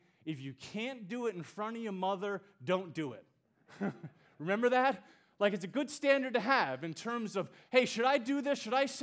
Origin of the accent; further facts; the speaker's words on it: United States; just because I'm an American, just because of the way that I'm raised, well, of course I should be blessed.